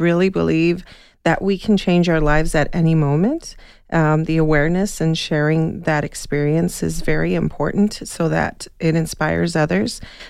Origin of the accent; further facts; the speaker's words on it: Tucson, Arizona, United States; also born or lived in Mexico; I'm a native Tutsonan. I'm the fourth of six children. My parents are immigrants. We're from Mexico. They're from Mexico. I was born here.